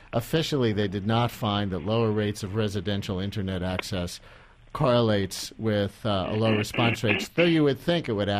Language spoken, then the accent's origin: English; New York, United States; I'm of Swedish descent. I grew up in the New York area.